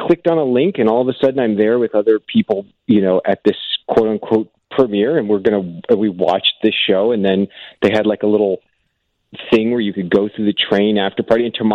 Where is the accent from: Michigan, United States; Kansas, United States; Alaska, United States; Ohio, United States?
Kansas, United States; Overland Park; Yeah, I grew up in Kansas. I lived in the suburbs of Kansas City, a little town called Overland Park